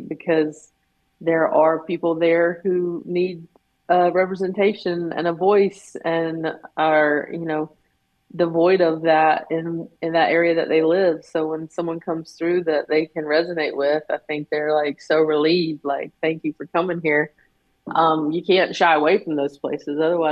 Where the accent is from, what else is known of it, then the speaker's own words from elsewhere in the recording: the South, United States; And being a Southerner too, you know, I want to help with any progress I can in those areas.